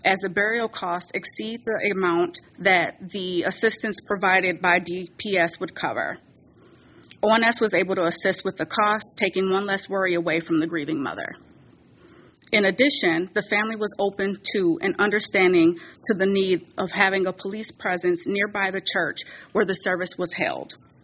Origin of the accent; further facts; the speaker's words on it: St. Paul, Minnesota, United States; Being born and raised in St. Paul, Rondo community